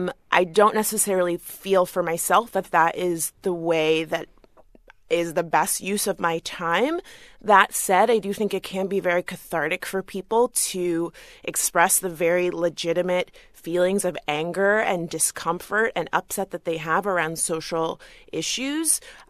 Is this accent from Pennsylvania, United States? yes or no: no; Florida, United States; my experiences growing up in South Florida when I was often in spaces where I was the only Black person